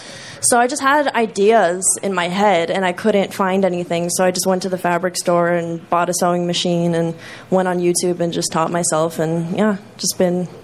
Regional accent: Chicago, Illinois, United States; I'm from Chicago.

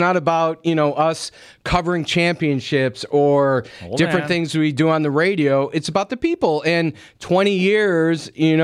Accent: Chicago, Illinois, United States; I grew up in Chicago, and it is an iconic brand

